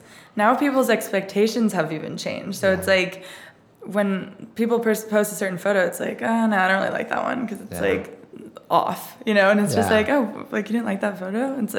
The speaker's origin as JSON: {"language": "English", "town": "Laguna Niguel", "region": "California", "country": "United States", "tie": "born or raised there", "also_born_or_lived": "Mission Viejo", "said": "But growing up, we started in Mission Viejo. I lived there until I was 8. And then we moved to Laguna Niguel."}